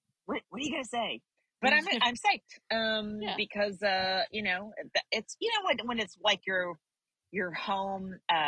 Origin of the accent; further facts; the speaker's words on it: California, United States; Since I remember being alive, KRON has always been in my life as an American who lives in the Bay Area.